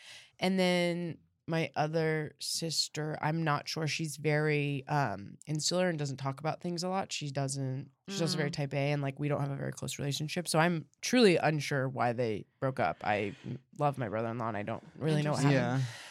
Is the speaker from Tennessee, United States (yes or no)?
no; Denver, Colorado, United States